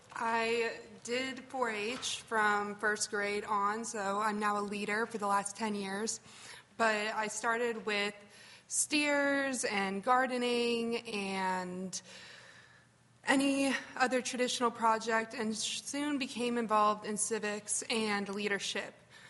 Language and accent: English; Fairbanks, Alaska, United States; I'm from Fairbanks in District 34.